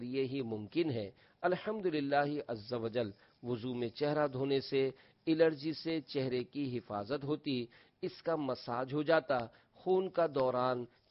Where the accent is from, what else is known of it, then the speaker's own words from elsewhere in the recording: Pakistan; میں نے جواب دیا، میں پاکستانی ہوں۔